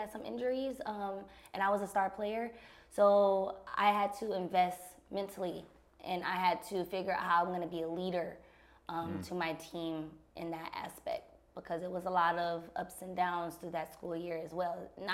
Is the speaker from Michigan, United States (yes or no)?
yes; Flint, Michigan, United States; It's very self-explanatory of, like, Flint. I grew up in Flint.